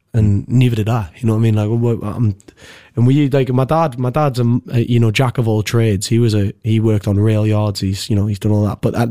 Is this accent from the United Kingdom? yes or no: yes; North Shields, North East England, United Kingdom; And I'm from North Shields, so there's only a couple of thousand people in my hometown.